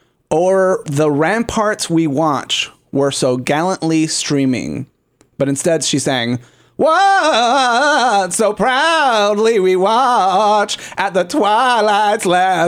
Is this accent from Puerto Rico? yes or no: yes; Puerto Rico; And I'm from Puerto Rico, which technically isn't really part of the United States